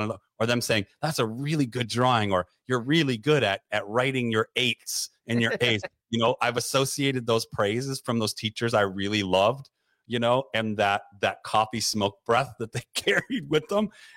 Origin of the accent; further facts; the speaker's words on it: Detroit, Michigan, United States; growing up in Detroit by so many factories and some also living by a paper mill now twice in my life